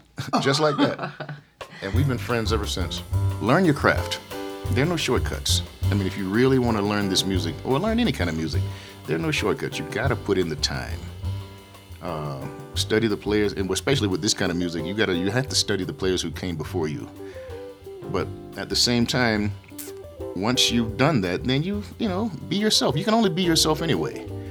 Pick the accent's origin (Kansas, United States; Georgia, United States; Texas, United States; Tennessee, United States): Georgia, United States; when I was a kid growing up in Georgia back in the 60s and 70s